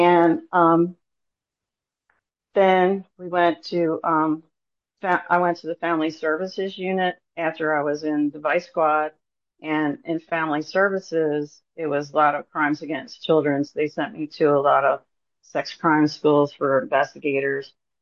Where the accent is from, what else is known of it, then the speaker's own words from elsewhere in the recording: Ireland; And being Irish, I was always told we had 72 hours.